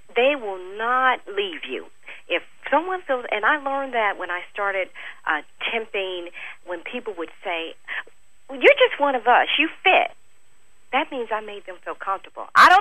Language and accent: English; St. Louis, Missouri, United States; I'm from St. Louis.